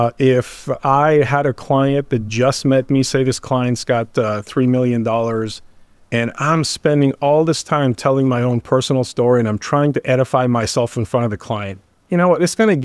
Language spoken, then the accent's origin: English; Canada; moved away as an adult; now in United States; I grew up in Canada. So if a boot slips out, I apologize in advance. Been in the U.S. 22 years, and I became a citizen about a year ago